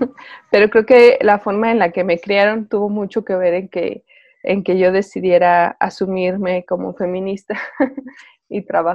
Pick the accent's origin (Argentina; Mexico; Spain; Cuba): Mexico; Aguascalientes; Pues yo soy originaria de Aguascalientes